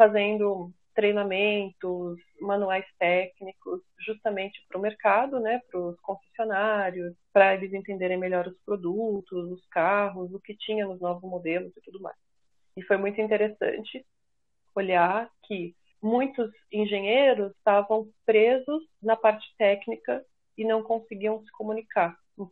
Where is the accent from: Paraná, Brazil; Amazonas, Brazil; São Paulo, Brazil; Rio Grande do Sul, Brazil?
São Paulo, Brazil; also born or lived in São José do Rio Preto / Ribeirão Preto; tenho 42 anos, nasci em São Paulo, capital, mas por volta dos 12, 13 anos, eu fui morar no interior de São Paulo, na região de São José do Rio Preto.